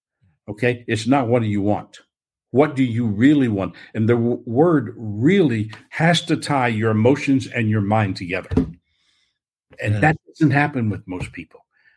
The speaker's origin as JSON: {"language": "English", "town": "New Orleans", "region": "Louisiana", "country": "United States", "tie": "born there", "said": "I was born in New Orleans."}